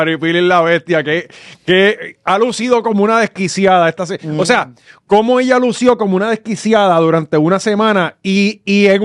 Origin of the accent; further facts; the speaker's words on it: Puerto Rico; nosotros somos puertorriqueños